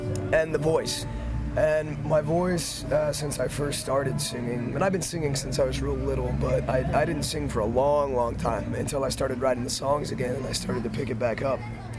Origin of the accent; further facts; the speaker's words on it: El Paso, Texas, United States; I love El Paso to death. Yes. Love it to death. It's my hometown. You know, it's where I got my start.